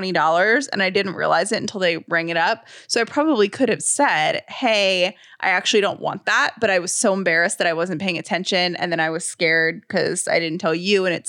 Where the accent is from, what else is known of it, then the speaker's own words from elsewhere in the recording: the South, United States; Oh, that's so funny because I was going to say the opposite, but that's because I'm from the South.